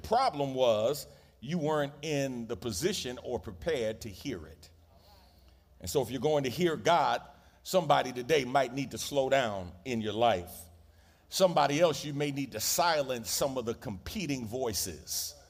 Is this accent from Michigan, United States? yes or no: no; New York, United States; man, you know, I'm from New York.